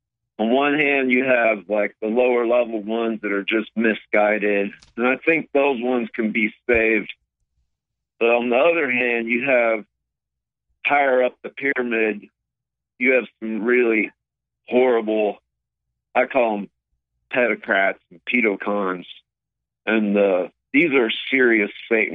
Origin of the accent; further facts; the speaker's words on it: Ohio, United States; I was raised by leftists. I grew up on Antioch campus. It's like the Berkeley of the East.